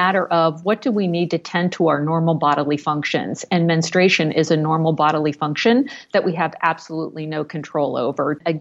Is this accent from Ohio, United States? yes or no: yes; Columbus, Ohio, United States; in my hometown of Columbus, Ohio, been able to advocate for the airport.